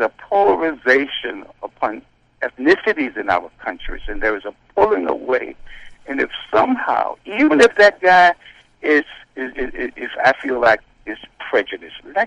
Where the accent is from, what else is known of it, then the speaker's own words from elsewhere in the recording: Virginia, United States; We grew up and we were in an all-black church in Northern Virginia.